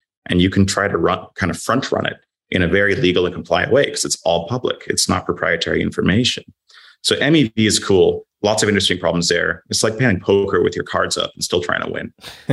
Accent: London, United Kingdom; But as you said, I'm a Londoner.

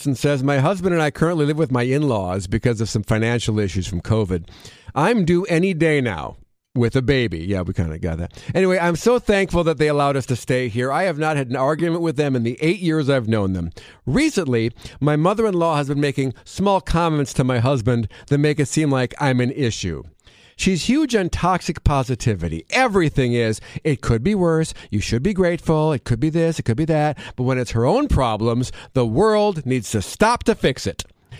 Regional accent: Wisconsin, United States; Growing up in Wisconsin, we had a lot of bologna.

